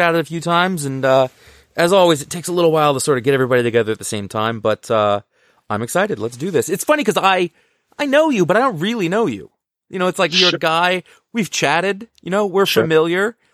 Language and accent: English; Maine, United States; I grew up in Maine